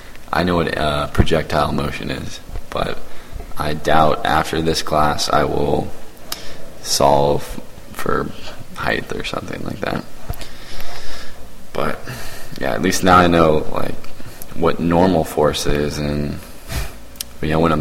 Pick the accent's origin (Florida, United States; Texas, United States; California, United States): California, United States; Santa Barbara; I'm from Santa Barbara, California. It's a really nice city. It's kind of a beach town.